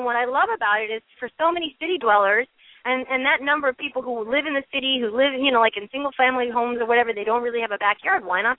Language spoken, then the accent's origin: English; Miami, Florida, United States; I grew up in Miami, and the Cuban men there were, estaban acabando.